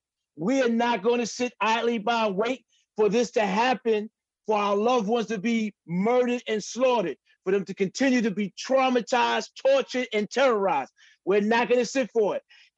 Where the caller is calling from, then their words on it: Buffalo, New York, United States; No, I'm coming here from Buffalo, New York.